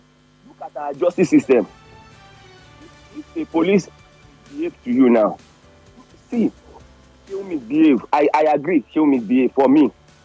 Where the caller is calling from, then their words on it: Manchester, North West England, United Kingdom; Calling you from Manchester.